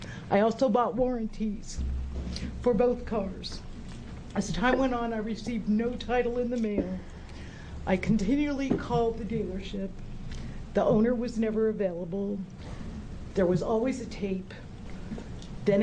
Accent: Oregon, United States; I'm from Lane County. I live in Vida, Oregon, which is east of Eugene.

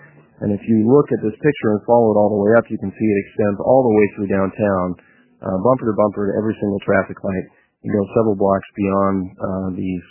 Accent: Redmond, Oregon, United States; But I grew up in Redmond, Oregon, so I'm a little bit familiar with some of the problems that the cities face.

